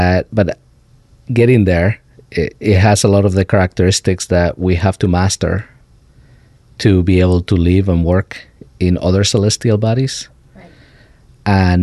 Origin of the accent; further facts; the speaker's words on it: Spain; I grew up in Spain, you know, very distant